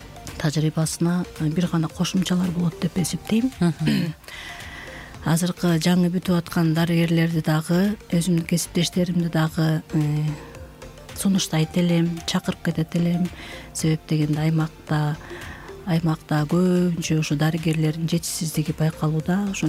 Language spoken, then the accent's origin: Kyrgyz; Karakol, Issyk-Kul Region, Kyrgyzstan; Анан кийин жумуштарга байланыштуу кайра Каракол шаарыма, өзүмдүн мекениме барып